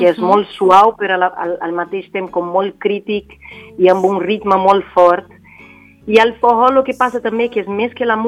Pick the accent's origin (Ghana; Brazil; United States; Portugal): Brazil; Minas Gerais; Catalan is a second language; Però encara que soc de Minas Gerais